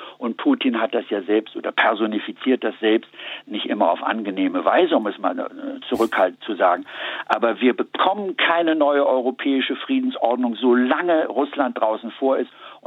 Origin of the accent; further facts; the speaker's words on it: Germany; Nur wir als Deutsche haben natürlich jetzt inzwischen, das muss man ganz klar sagen, eine Trump-Hysterie entwickelt.